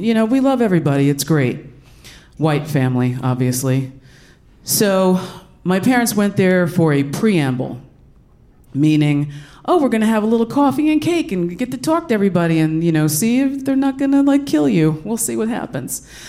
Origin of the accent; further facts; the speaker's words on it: Allentown, Pennsylvania, United States; I grew up in Allentown, Pennsylvania. Don't sing the song or I'll punch you in your face. We were the only black family where I lived in South Whitehall Township.